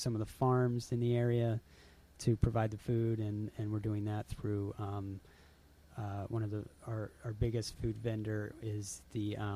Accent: Virginia, United States; I'm from Northern Virginia, and there's a few festivals down there that I remember going to when I was much younger

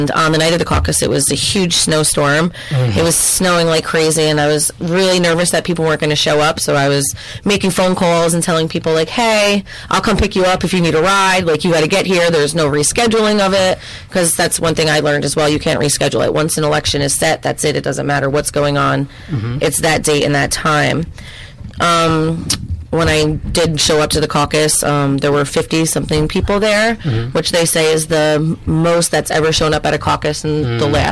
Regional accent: Catskill, New York, United States; So I'm from Catskill. I was raised here

